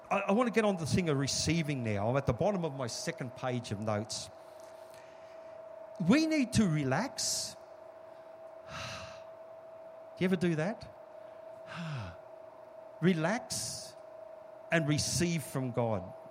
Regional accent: Sunshine Coast, Queensland, Australia; I grew up on the Sunshine Coast when people used to sunbake.

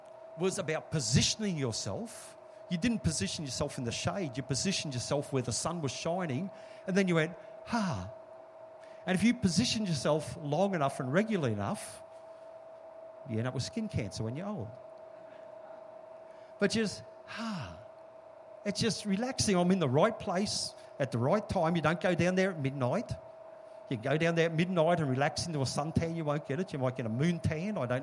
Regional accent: Sunshine Coast, Queensland, Australia; I grew up on the Sunshine Coast when people used to sunbake.

